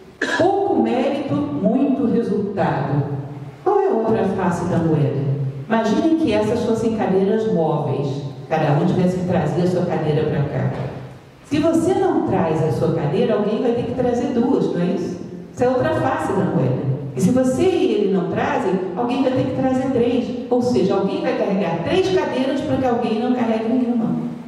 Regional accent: Brasília, Federal District, Brazil; Eu sou de Brasília, vocês sabem.

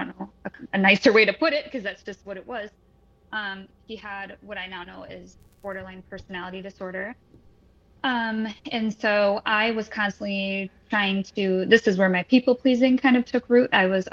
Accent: Midwest, United States; I am from the Midwest, like Eddie said

